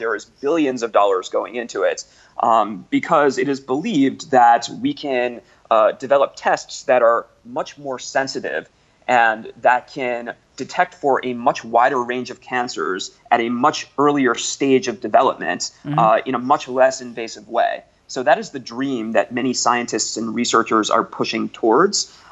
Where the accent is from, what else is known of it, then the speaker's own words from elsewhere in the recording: United States; And as an American, I would certainly love to see more public investment in genomics and precision medicine in my country.